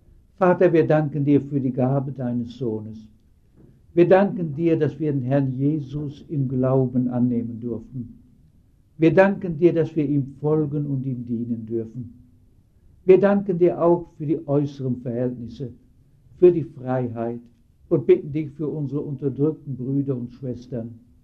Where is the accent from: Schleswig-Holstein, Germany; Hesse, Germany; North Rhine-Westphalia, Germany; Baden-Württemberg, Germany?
North Rhine-Westphalia, Germany; Lüdenscheid; Ich komme aus Lüdenscheid. Der Ort ist auch nicht bekannt.